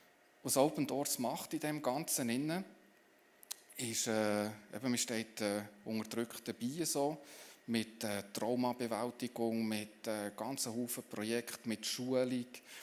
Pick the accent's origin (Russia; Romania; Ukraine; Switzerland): Switzerland; So würden wir bei uns in der Schweiz denken.